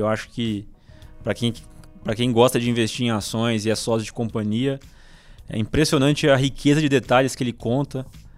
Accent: São José do Rio Preto, São Paulo, Brazil; now in São Paulo, Brazil; Eu sou de São José do Rio Preto, já queria vir para São Paulo, vim com 17, no caso.

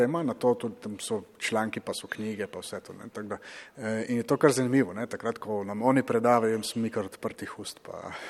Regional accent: Murska Sobota, Mura, Slovenia; jaz sem sicer drugače iz Murske Sobote

